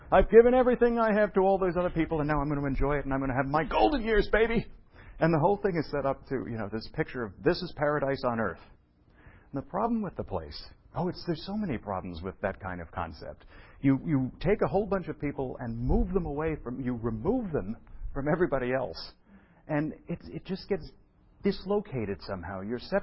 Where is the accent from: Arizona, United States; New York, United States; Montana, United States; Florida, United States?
New York, United States; New York City; When I was a kid, growing up in New York, it was fun because Chinatown.